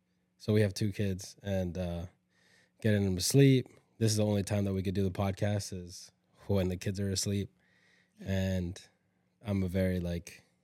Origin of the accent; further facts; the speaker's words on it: Canada; now in United States; So I'm Canadian, came to America, and they were the very first friends that we ever had.